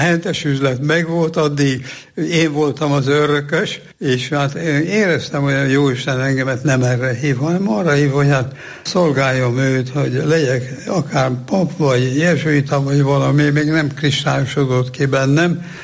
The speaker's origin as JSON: {"language": "Hungarian", "town": "Moson", "region": "Győr-Moson-Sopron", "country": "Hungary", "tie": "born there", "said": "December 7-én születtem Mosonban."}